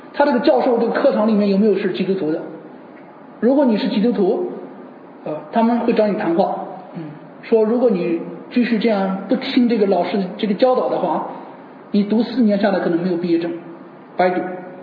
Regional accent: China; 甚至呢在中国，我是一个中国人，在中国呢

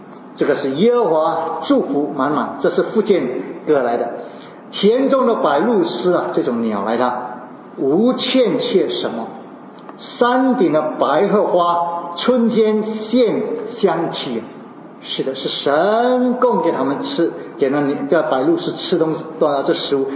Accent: Singapore; 我们新加坡人可能呢会面对饥荒啊

